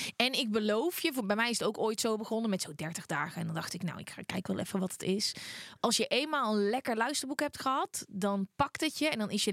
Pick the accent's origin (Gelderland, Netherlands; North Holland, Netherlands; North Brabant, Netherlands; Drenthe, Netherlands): North Brabant, Netherlands; omdat ik uit Brabant kwam.